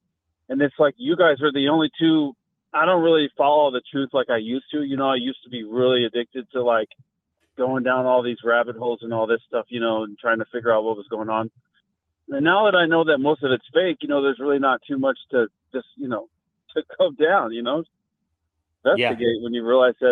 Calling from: Missouri, United States; I'm calling from Missouri.

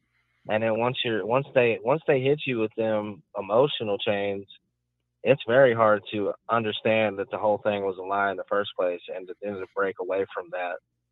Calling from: Arkansas, United States; from Arkansas.

